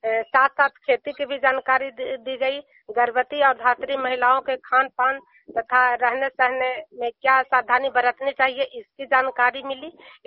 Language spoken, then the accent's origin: Hindi; Bihar, India; मैं नालंदा जिला हिलसा प्रखंड और जुनियर गांव की निवासी हूँ।